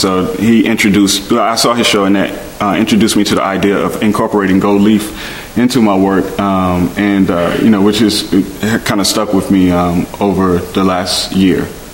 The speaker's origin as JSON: {"language": "English", "country": "United States", "said": "Often when I travel places and people find out I'm American, the first thing you'll hear is, oh man, what's up, nigga?"}